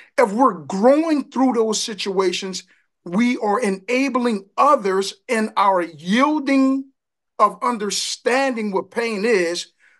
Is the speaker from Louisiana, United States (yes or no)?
yes; New Orleans, Louisiana, United States; I'm originally from New Orleans, and it's a very rough place to grow up in.